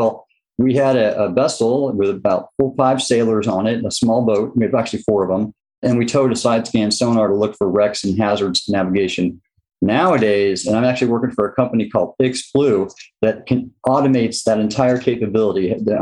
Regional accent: California, United States; I fell in love with the ocean growing up in Southern California, hitting the beach, swimming, surfing.

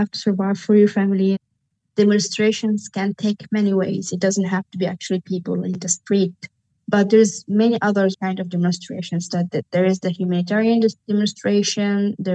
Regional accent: Sudan; I'm from Sudan.

